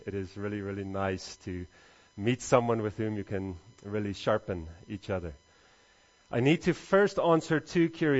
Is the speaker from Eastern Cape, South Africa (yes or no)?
no; Mpumalanga, South Africa; born there; accent: mixed; first language Afrikaans; English is a second language; I was born in the Oost-Transvaal, so I'm actually Afrikaans, to Canadian parents, so I never learned South African English because they shot the English. So my English is a combination of 1970s Canadian. I spent a few years in the States as well